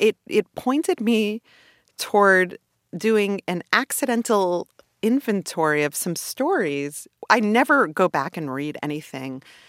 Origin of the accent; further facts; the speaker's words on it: New York City, New York, United States; So I grew up in Canarsie, which is... the last stop on the L train.